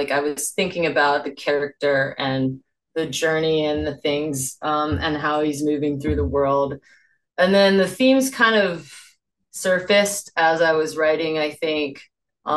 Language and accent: English; United States; because I grew up in America, biracial, half white, half Thai.